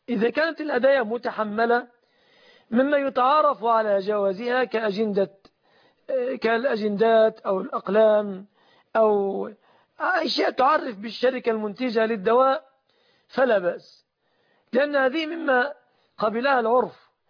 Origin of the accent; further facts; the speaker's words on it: Egypt; فالشبكة في أعراف أكثر الناس في بلادنا مصر